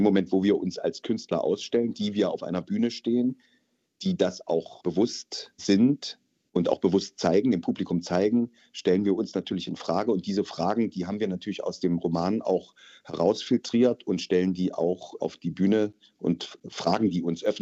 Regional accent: Thuringia, Germany; Also ich komme ja aus Thüringen zum Beispiel. Da ist auch meine ganze Familie und kenne ich einfach noch viele Menschen.

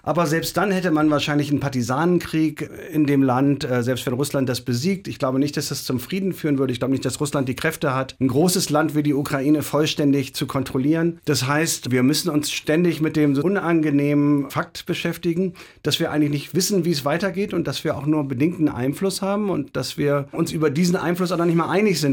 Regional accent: Bremen, Germany; Also ich bin in Bremen aufgewachsen, relativ friedensbewegt in Westdeutschland

